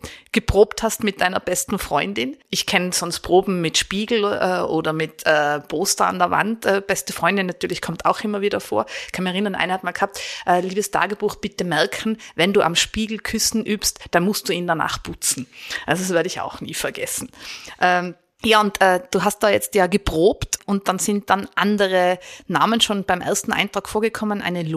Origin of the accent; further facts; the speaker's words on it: Tyrol, Austria; Ich bin in Tirol aufgewachsen.